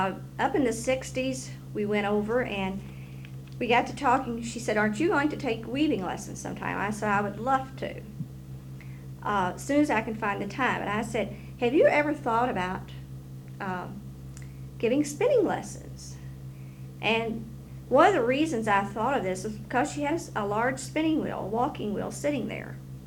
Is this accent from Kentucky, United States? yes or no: yes; Louisville, Kentucky, United States; from Louisville, Kentucky. I grew up in Louisville.